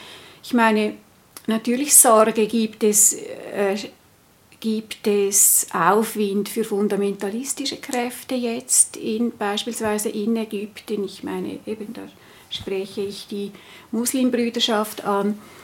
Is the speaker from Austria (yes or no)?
no; Switzerland; als Schweizerin, die stolz ist auf unseren Rechtsstaat